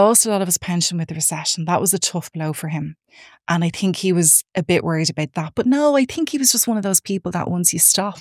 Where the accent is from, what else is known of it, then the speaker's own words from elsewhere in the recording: Raheny, Leinster, Ireland; So so I'm from Raheny originally. I'm one of three.